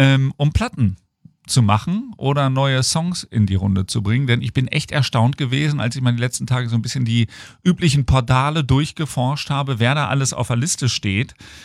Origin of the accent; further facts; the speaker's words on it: Hanover, Lower Saxony, Germany; Ich bin ja Hannoveraner